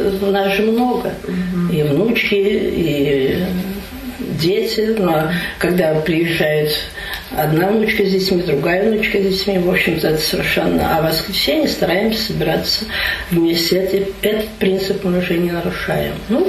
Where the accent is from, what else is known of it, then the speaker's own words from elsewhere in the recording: Moscow, Russia; как бы мы и москвичи, и вообще россияне, я не боюсь этого слова